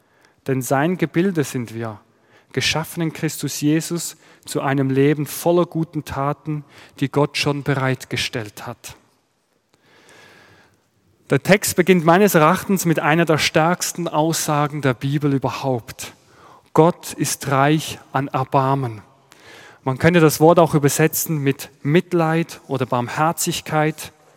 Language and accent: German; Switzerland; accent: Swiss; moved away as an adult; now in Freiberg, Germany; Der eine oder andere hört es vielleicht schon an meinem Dialekt. Ich komme nicht aus Sachsen, ich bin gebürtiger Schweizer, lebe aber seit 12 Jahren hier in Deutschland. Ich bin verheiratet mit einer Chemnitzerin, habe 2 Kinder